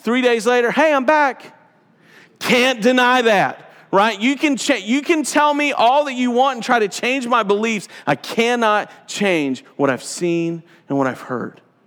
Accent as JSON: {"language": "English", "region": "Georgia", "country": "United States", "tie": "born or raised there", "said": "Like, I grew up in South Georgia, right? Like, the county that I grew up"}